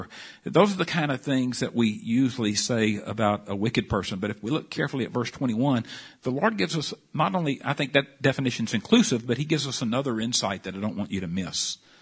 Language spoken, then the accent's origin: English; Houston, Texas, United States; I'm a preacher from Houston.